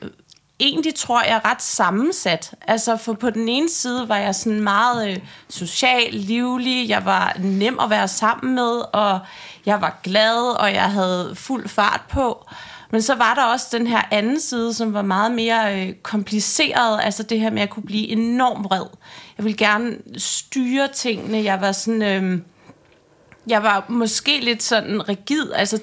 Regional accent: Hørsholm, Capital Region of Denmark, Denmark; jeg er vokset op i Hørsholm, også nord for København, og er vokset op i, hvad man vel kalder en kernefamilie, med en mor og en far og en lillebror.

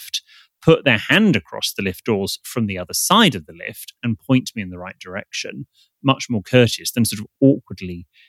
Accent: England, United Kingdom; we're British, we don't talk in elevators, or lifts as we call them over here.

